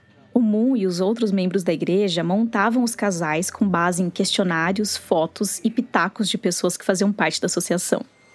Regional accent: Sorocaba, São Paulo, Brazil; Eu sou de Sorocaba.

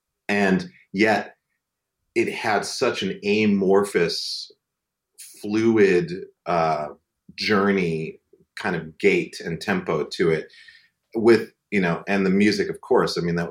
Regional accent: Great Falls, Montana, United States; I grew up in Great Falls. So we're in Helena. Helena's like an hour and a half away from Great Falls in the capital.

